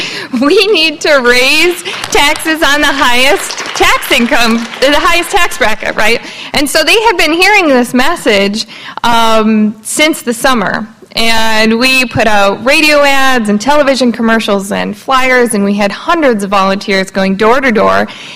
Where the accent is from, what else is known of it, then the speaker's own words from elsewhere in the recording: Wisconsin, United States; that's the great state of Wisconsin, my home state.